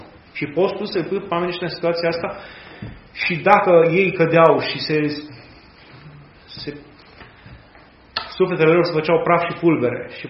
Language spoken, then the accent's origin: Romanian; Romania; Bine, noi așa ca români zicem, da, domnule, a fost felul nostru de ne arăta faptul că noi nu suntem de acord cu comunismul.